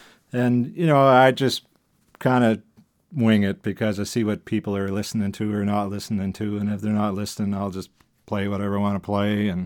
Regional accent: New Westminster, British Columbia, Canada; born there; I was born in Westminster, BC, then went through school

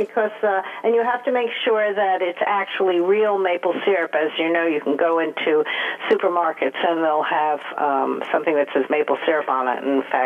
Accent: New York, United States; as a New Yorker, I thought, wow, that's really cold.

